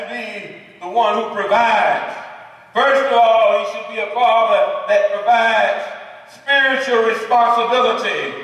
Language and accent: English; the South, United States; Growing up in the South, in the rule, that was a sign of a fan.